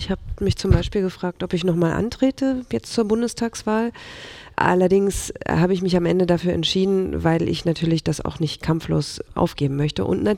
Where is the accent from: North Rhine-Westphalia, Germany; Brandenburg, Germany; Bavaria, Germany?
Brandenburg, Germany; ich will halt für meine Heimat jetzt mitgestalten, auch für meine Kinder, weil ich natürlich möchte, dass die auch möglichst in der Niederlausitz bleiben, weil mir eben auch ein bisschen was an dieser Region liegt